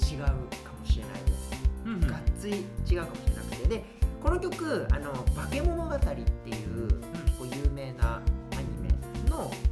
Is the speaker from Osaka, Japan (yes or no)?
no; Kanagawa, Japan; そうですそうです、ね、神奈川のもう、ね、山の山の山のところでございまして